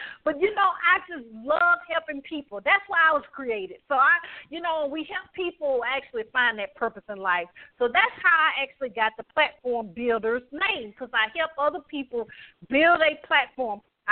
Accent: the South, United States; You know, I'm from the South, I guess you know, and you can tell.

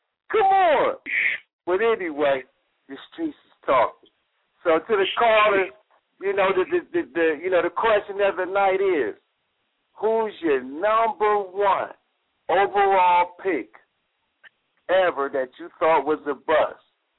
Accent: Cleveland, Ohio, United States; my hometown, you know, Cleveland.

